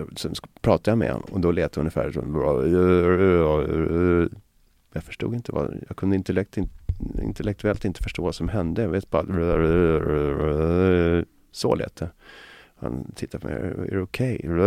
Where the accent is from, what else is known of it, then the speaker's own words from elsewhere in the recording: Botkyrka, Stockholm County, Sweden; jag växte upp dels i Mälarhöjden då när jag var liten, och sen så växte jag upp i Alby Botkyrka